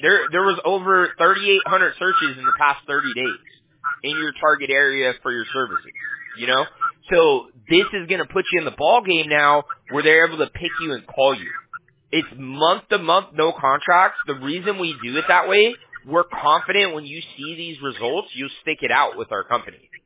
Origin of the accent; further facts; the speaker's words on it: Huntington Beach, California, United States; because I'm from Huntington Beach, right?